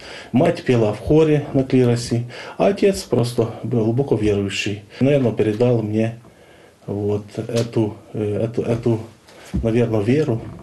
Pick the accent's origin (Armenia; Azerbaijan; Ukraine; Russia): Ukraine; born there; Родился я сейчас уже как бы наша заграница, это Украина